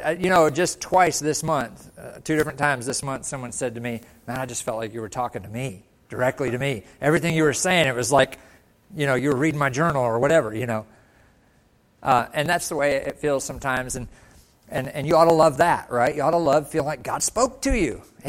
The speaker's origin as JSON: {"language": "English", "town": "Harrison", "region": "Michigan", "country": "United States", "tie": "born or raised there", "said": "Up north in Harrison, I grew up in Harrison, but 20 minutes away was Gladwin, Michigan."}